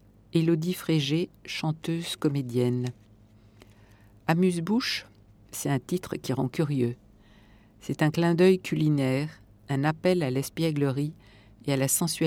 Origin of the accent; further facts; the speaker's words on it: Bourgogne-Franche-Comté, France; born there; Je suis née en Bourgogne, et cette région de nourriture, de parfum, m'a nourrie.